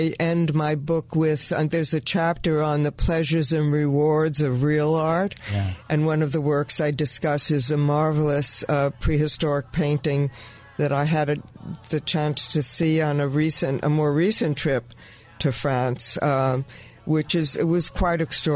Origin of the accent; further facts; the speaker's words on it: New York, United States; In New York. I actually grew up in a small town, moved to New York when I was in seventh grade. As a child, I was in a three-four-room schoolhouse.